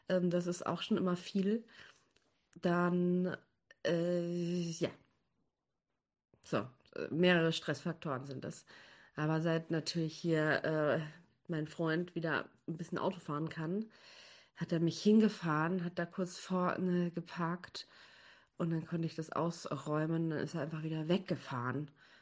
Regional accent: Munich, Bavaria, Germany; born there; now in Braunschweig, Germany; eigentlich aus München, aber ich wohne in Braunschweig. Also ich wurde in München geboren und bin eigentlich jetzt schon fast vor ja, 4,5 Jahren, 5 Jahren nach Braunschweig gezogen

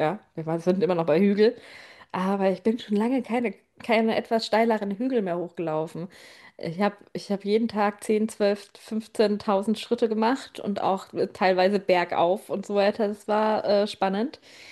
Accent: Bavaria, Germany; Ich komme ja aus Bayern, da gibt es Berge.

